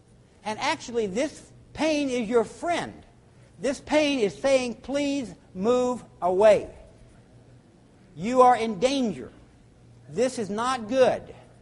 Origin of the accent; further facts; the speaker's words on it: Baton Rouge, Louisiana, United States; I was raised in Baton Rouge, Louisiana, petrochemical cancer alley.